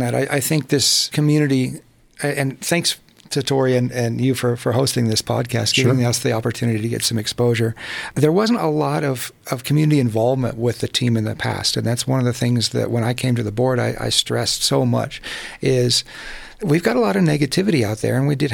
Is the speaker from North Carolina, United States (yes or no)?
no; Texas, United States; Growing up in Texas in the 80s and being a part of a junior cycling team of rock stars back then